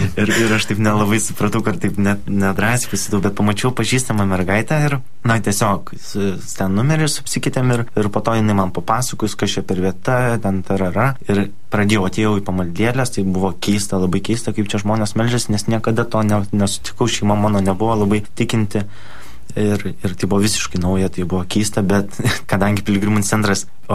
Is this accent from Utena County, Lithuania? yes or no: no; Kaunas, Kaunas County, Lithuania; aš iš Kauno